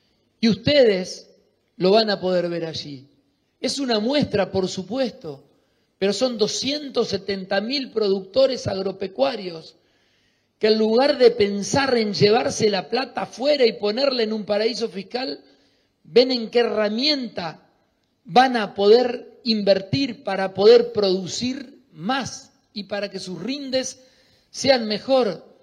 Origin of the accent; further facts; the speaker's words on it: Santa Fe, Argentina; Eso somos los santafesinos. Nos identificamos desde el nacimiento, desde la República Argentina.